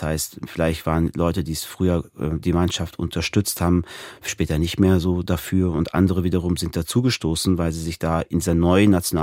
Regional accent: Beckum, North Rhine-Westphalia, Germany; Und ich bin in Westfalen, also in Beckum groß geworden.

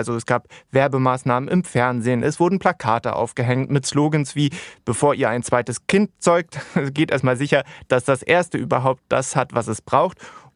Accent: Stuttgart, Baden-Württemberg, Germany; now in Cairo, Egypt; Ich komme eigentlich aus Stuttgart und das ist ja schon für viele eine schreckliche Autostadt

